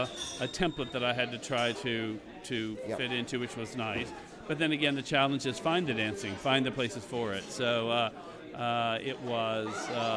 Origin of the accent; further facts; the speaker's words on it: United States; I'm an American and I work in New York, but I love working here